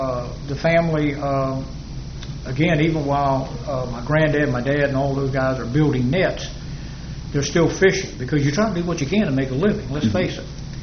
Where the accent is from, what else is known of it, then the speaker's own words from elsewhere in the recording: Fernandina Beach, Florida, United States; I was gone from Fernandina for quite a few years, and I came back after they revamped downtown, and I was completely lost.